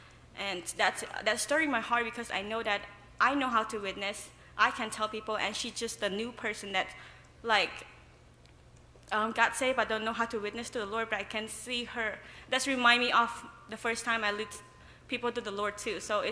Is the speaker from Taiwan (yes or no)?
no; Cambodia; I am from Cambodia. I am a senior studying for elementary education.